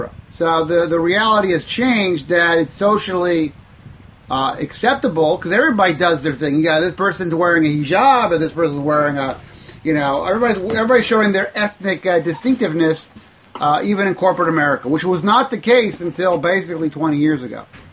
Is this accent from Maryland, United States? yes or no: no; Seattle, Washington, United States; when I grew up in Seattle, Washington, through the 70s and 80s